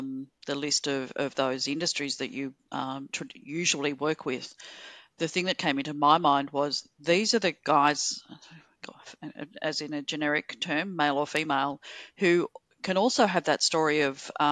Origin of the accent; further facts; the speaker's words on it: Australia; now in Bali, Indonesia; You know, I'm typical Aussie